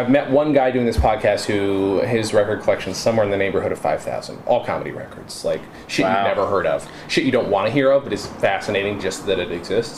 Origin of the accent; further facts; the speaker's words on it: East Coast, United States; Because I grew up on the East Coast, I didn't know about him until like somebody handed me a compilation.